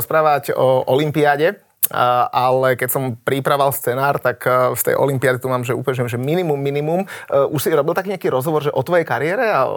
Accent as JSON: {"language": "Slovak", "town": "Bratislava", "region": "Bratislava Region", "country": "Slovakia", "said": "všetci samozrejme naši diváci vedia, že my sme Bratislavčania"}